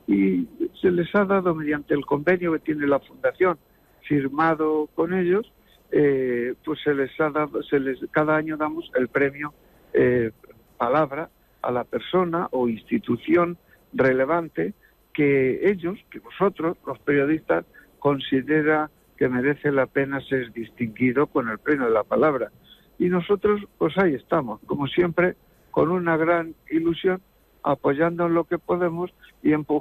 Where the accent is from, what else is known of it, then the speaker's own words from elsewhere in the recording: Quero, Castilla-La Mancha, Spain; Y desde Quero, que es mi pueblo